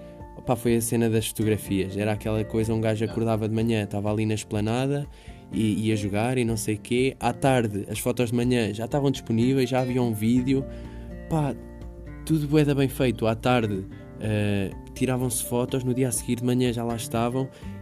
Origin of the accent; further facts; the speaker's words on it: Pinhel, Guarda, Portugal; E até mesmo eu, que sou aqui de perto, que eu sou de Pinhel